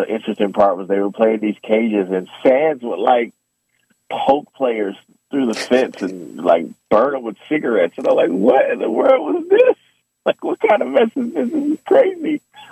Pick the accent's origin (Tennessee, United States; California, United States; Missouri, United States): California, United States; Oakland; I'm from Oakland. The Warriors were terrible.